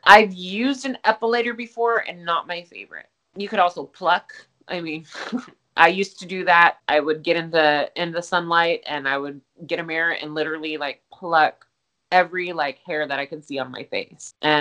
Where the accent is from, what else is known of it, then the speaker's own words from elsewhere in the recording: Del Rio, Texas, United States; now in Corpus Christi, United States; I'm originally from Del Rio, Texas, but moved to Corpus to get my education. Never left.